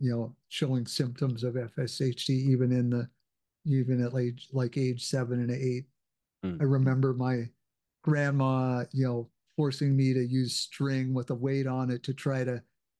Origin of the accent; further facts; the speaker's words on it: Minnesota, United States; now in Alexandria, United States; as I said, I've lived here in Alexandria, but I grew up in Minnesota.